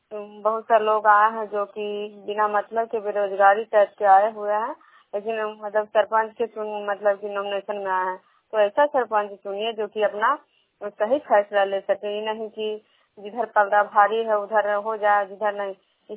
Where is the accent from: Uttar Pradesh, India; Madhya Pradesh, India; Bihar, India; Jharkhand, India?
Bihar, India; Vishnupur